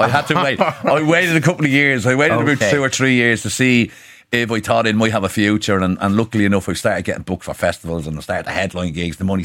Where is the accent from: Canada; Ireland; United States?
Ireland; Finglas, Leinster; also born or lived in Ballymun; I grew up in Finglas and Ballymun, so, you know, I'm surrounded by characters like that all the time.